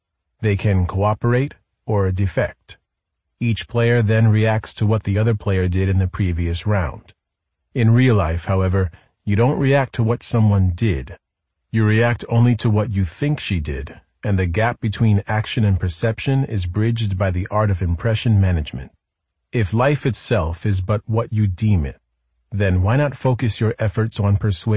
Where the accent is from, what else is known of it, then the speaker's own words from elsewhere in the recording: Virginia, United States; Another case occurred in my home state of Virginia.